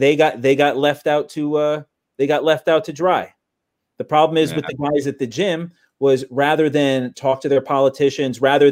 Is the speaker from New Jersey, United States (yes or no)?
yes; Long Branch, New Jersey, United States; I mean, I'm from Long Branch